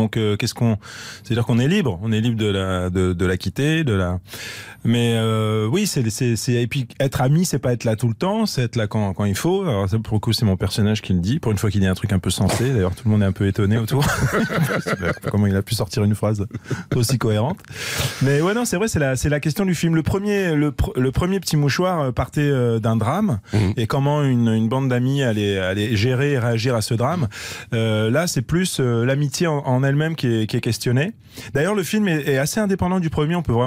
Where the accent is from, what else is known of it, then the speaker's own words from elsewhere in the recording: Paris, Île-de-France, France; Moi, j'ai toujours vécu à Paris, je suis né à Paris, donc ça fait partie de ma vie quotidienne.